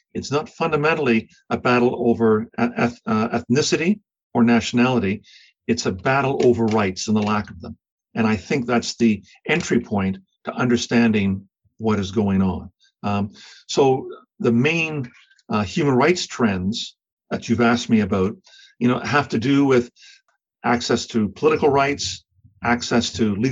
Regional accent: Canada; In my ability to be able to enjoy, as a Canadian, political rights and social rights

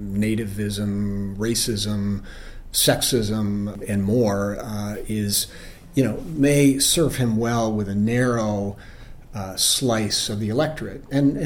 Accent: Battle Creek, Michigan, United States; my hometown of Battle Creek, a robust Clinton ground game.

